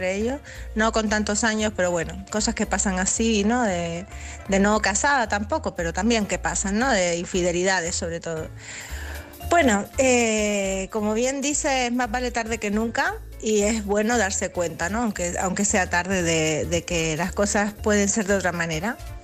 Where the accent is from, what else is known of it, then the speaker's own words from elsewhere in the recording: Canary Islands, Spain; de Gran Canaria, vuestra corresponsal, experta en salud mental, emocional y energética